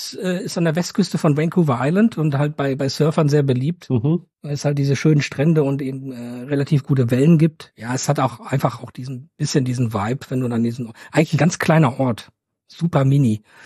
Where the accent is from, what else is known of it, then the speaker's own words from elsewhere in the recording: Norway; ich bin aus Norwegen natürlich schon ein bisschen was gewohnt